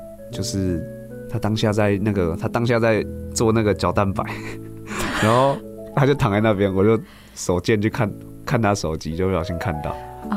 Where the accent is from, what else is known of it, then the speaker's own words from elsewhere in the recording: Tainan, Taiwan; 哇，我是台南人呢。